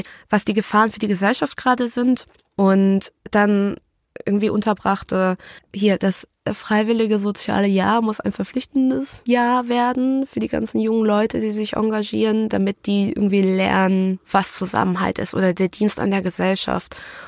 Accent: North Rhine-Westphalia, Germany; Also ich bin aufgewachsen im Ruhrgebiet in Bergham. Das ist bei Dortmund, im wirklich Herzen Ruhrpott.

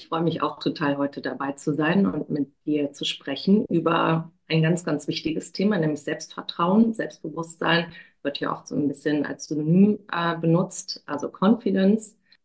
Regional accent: Cologne, North Rhine-Westphalia, Germany; now in Hamburg, Germany; Und dann bin ich 2005 von Köln, meiner Heimatstadt, nach Hamburg gezogen.

